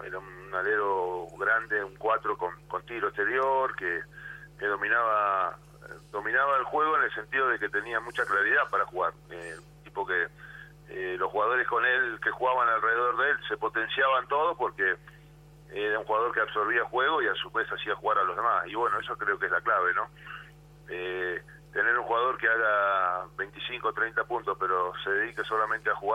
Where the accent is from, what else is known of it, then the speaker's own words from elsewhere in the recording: La Plata, Buenos Aires Province, Argentina; yo vivía en La Plata en esa época, soy platense